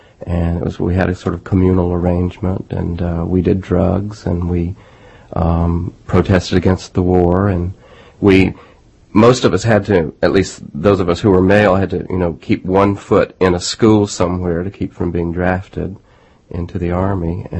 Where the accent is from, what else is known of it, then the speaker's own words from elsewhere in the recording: Mobile, Alabama, United States; moved away as an adult; Well, I grew up there. Yeah. I left when I was about... Well, I left when I went off to college.